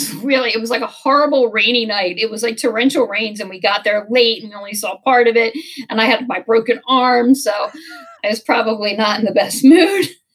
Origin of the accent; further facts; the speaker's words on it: New Jersey, United States; And even though, you know, she was from Philly, I was from Jersey, but we were both going on so many auditions.